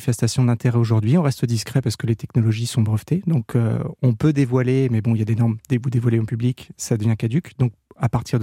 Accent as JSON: {"language": "French", "town": "Le Mans", "region": "Pays de la Loire", "country": "France", "said": "je viens du Mans, qui est un des berceaux du sport automobile."}